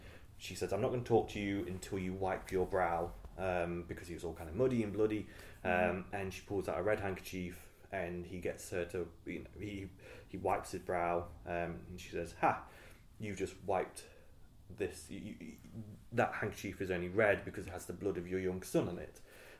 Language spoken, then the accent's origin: English; Nottingham, East Midlands, United Kingdom; I'm from the East Midlands, and so I'm from Nottingham, so Leicester is very close to us